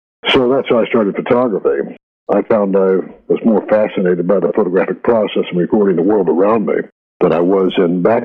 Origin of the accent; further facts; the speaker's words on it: California, United States; I grew up in the Sierra Nevadas